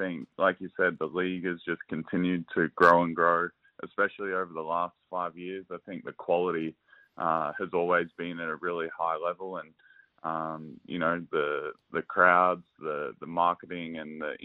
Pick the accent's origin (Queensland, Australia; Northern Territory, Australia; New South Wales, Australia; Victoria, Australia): Victoria, Australia; Maryborough; I'm from Maryborough, about 2 hours away from Melbourne